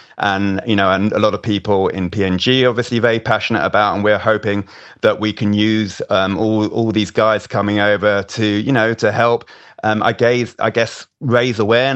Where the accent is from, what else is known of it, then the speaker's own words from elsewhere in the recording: London, United Kingdom; We've got a great little home in South London. I'm actually from North London, so the other side.